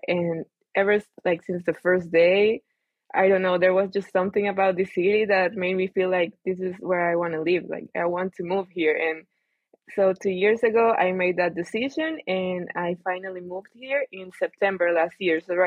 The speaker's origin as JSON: {"language": "English", "country": "El Salvador", "said": "I'm from El Salvador in Central America. It's a very, very tiny, tiny country, very tropical."}